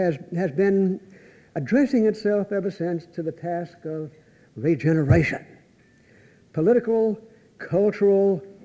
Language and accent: English; Dallas, Texas, United States; Let me introduce myself first. … from Dallas.